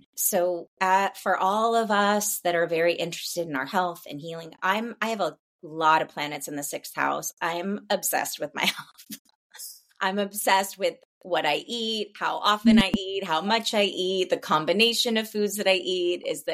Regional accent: Los Angeles, California, United States; when I was growing up in Los Angeles, every night on the news, there was an air quality monitor conversation

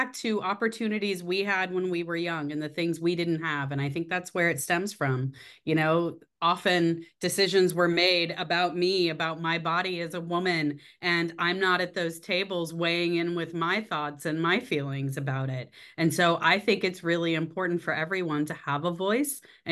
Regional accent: San Jose, California, United States; I was growing up in San Jose, California, during the dot-com Silicon Valley boom.

